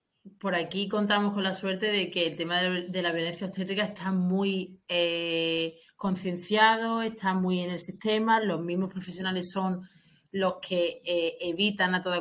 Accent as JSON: {"language": "Spanish", "region": "Andalusia", "country": "Spain", "moved": "yes", "lives_now": "England", "said": "soy andaluza, aunque llevo 11 años en Inglaterra, pero este acento no se me va a ir en la vida."}